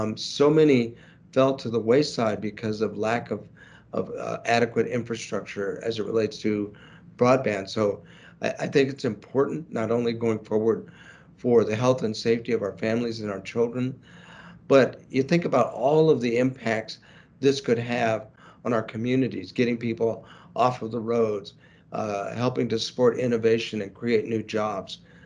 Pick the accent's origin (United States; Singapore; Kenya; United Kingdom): United States; Pasadena, California; I grew up in the Pasadena, Altadena area, and I just have such fond memories of summers spent with my sisters hanging out in the Pasadena Library